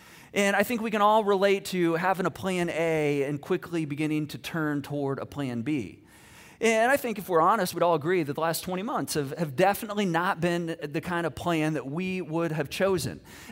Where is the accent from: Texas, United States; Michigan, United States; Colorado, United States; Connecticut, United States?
Michigan, United States; I grew up in Michigan, so we would like chip off the ice on the driveway